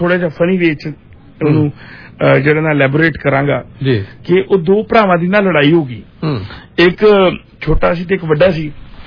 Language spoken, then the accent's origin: Punjabi; Pakistan; ਦੇਖੋ ਇਸ ਗੱਲ ਚ ਮੈਂ ਪਾਕਿਸਤਾਨੀ ਹਾਂ ਮੇਰੇ ਵਾਸਤੇ ਪਾਕਿਸਤਾਨ ਦੀ ਰਿਸਪੈਕਟ ਰੱਖਣਾ ਵੀ ਜ਼ਰੂਰੀ ਹੈ